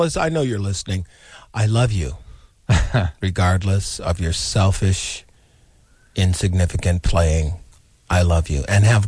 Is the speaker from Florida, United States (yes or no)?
no; Detroit, Michigan, United States; I am too. I know I'm from Detroit, but the Pistons are from Pontiac.